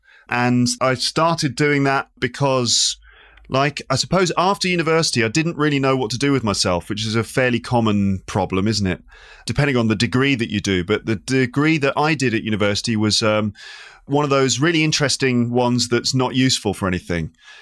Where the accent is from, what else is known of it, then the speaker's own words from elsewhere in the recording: England, United Kingdom; So I'm from England. I mean, it's probably obvious based on my voice.